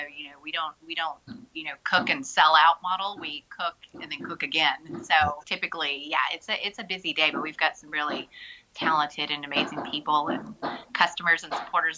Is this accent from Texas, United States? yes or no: yes; Austin, Texas, United States; also born or lived in Houston; I grew up in the Austin area, and then my family moved outside of the Houston area when I was in middle school. So I kind of have a split childhood between Austin and the Houston area.